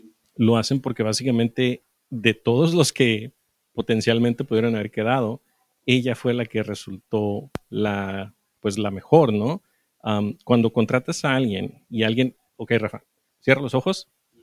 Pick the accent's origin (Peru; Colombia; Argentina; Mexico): Mexico; yo crecí en México, sí, vivo allá, lo que quieran, nací allá, pero crecí en México y yo nunca conocí en mis 30 y, bueno, 27 años que estuve viviendo aquí antes de que, no, 30 años antes de que me cambiara para allá